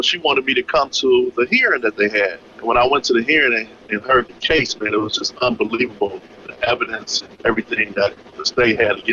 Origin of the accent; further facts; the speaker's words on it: Edna, United States; And once I got into it and I started talking to people from that same neighborhood, we grew up in Edna, I just started reaching out to people